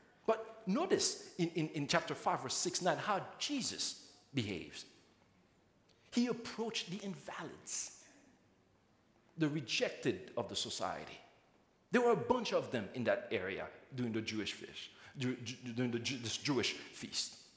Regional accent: Haiti; I was born and raised in Haiti.

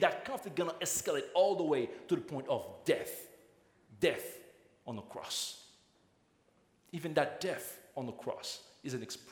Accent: Haiti; I was born and raised in Haiti.

